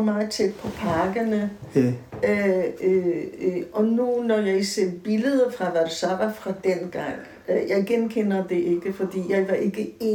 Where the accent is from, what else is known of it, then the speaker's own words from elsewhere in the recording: Poland; now in Denmark; da jeg rejste ud af Polen, så var jeg som palæstinenser, fordi jeg var uden statsborgerskab.